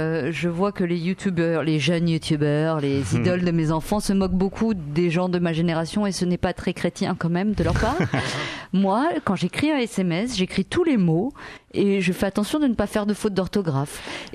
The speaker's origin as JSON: {"language": "French", "country": "France", "said": "je suis contre parce que je suis française et que je suis contre."}